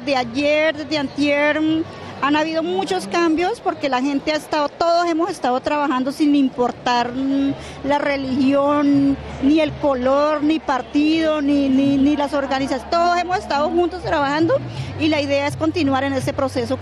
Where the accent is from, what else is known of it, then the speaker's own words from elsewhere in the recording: Villavicencio, Meta, Colombia; soy de Villavicencio, Meta